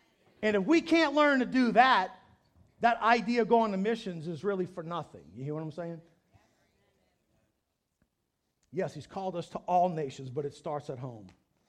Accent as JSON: {"language": "English", "region": "Louisiana", "country": "United States", "said": "The food's terrible, but I'm from South Louisiana."}